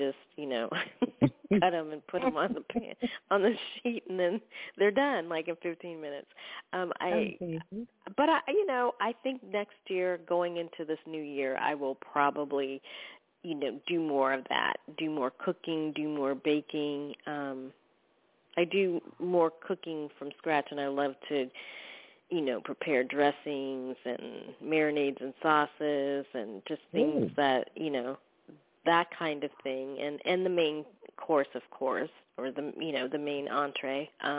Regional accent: the South, United States; No, I, even though I'm from the South, I do not cook anything from scratch.

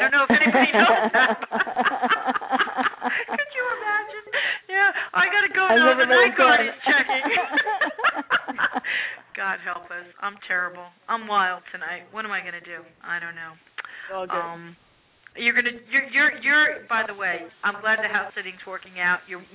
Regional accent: New Jersey, United States; When growing up in New Jersey, I thought any place that had palm trees had coconuts.

